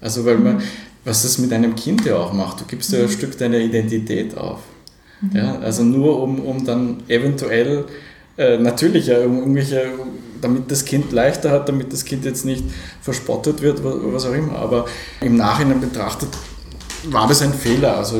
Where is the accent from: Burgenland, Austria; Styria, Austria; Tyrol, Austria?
Tyrol, Austria; Innsbruck; ich bin ja aufgewachsen am Stadtrand von Innsbruck, sozusagen in den frühen 80ern, wir sind also so 1980 nach Innsbruck gekommen.